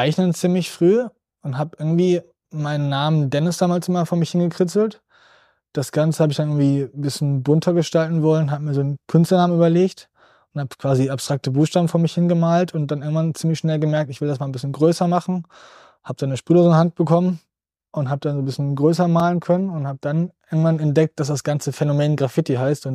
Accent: Bielefeld, North Rhine-Westphalia, Germany; ich bin ein Bielefelder

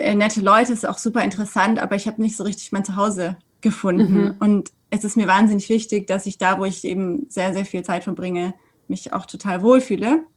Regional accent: Sindelfingen, Baden-Württemberg, Germany; born there; now in Stuttgart, Germany; Ich bin in Sindelfingen geboren und jetzt Anwältin in Stuttgart, also könnte man meinen, nicht so weit gekommen

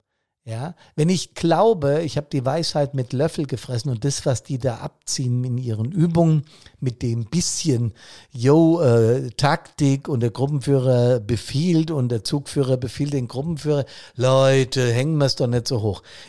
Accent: Bad Soden am Taunus, Hesse, Germany; meine Anfänge in der Freiwilligen Feuerwehr meiner Heimatstadt Bad Soden am Taunus habe ich noch genau im Rückblick im Kopf.

